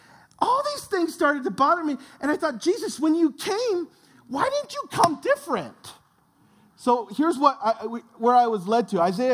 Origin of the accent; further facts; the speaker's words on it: New Jersey, United States; I grew up in New Jersey, so that really relates to me. It's tiny.